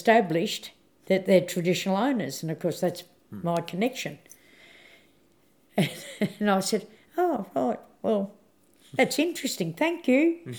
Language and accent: English; Tasmania, Australia; See, where I come from, where I was born and brought up in Tassie